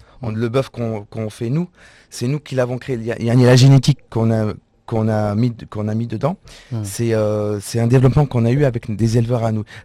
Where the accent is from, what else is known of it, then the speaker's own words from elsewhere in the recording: Tunisia; mais je suis tunisien, je suis fier d'être tunisien.